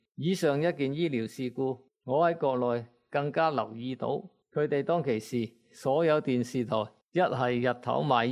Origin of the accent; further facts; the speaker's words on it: Guangdong, China; 咁我哋广东人都好普遍知道呢啲就叫吸毒。